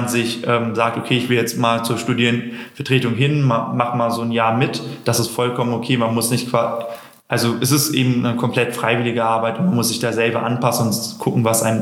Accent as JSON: {"language": "German", "region": "North Rhine-Westphalia", "country": "Germany", "said": "ich komme aus Nordrhein-Westfalen"}